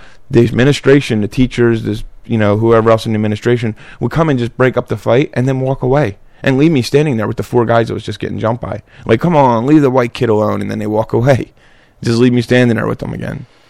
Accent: Philadelphia, Pennsylvania, United States; now in Iowa, United States; I never cut a blade of grass until I moved to Iowa. You know, growing up in South Philly, there is no grass.

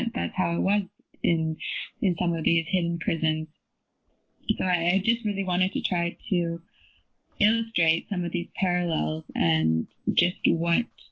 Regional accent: Canada; growing up in Canada

